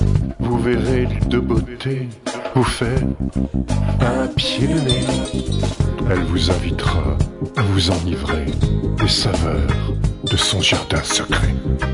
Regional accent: Brittany, France; Moi qui viens du continent, moi je suis breton d'origine

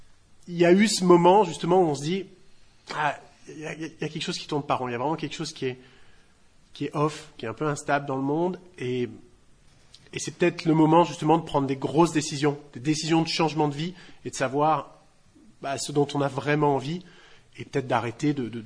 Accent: Calvi, Corsica, France; moved away as an adult; also born or lived in Bastia / Corte; Je suis né, j'ai grandi à Calvi, je suis né à Bastia, comme tout le monde. En fait, je suis parti pendant mes études. Je suis parti de Calvi. J'ai d'abord été à Corté, après j'étais sur le continent.

